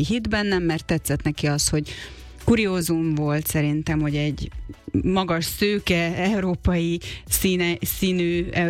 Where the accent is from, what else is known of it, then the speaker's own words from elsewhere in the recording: Tamási, Tolna, Hungary; ugye én Tamásiban nőttem fel Tolna megyében, majd Pécsre jártam gimnáziumba